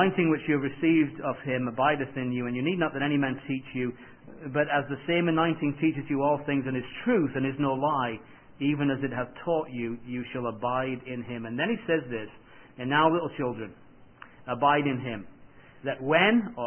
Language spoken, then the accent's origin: English; England, United Kingdom; I come from England. We don't have many deer, so.